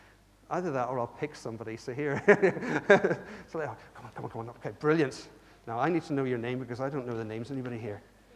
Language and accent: English; Ireland; also born or lived in Bath; I lived in Bath for 20 years, and they were the first big rugby team I came across, and I was from Ireland.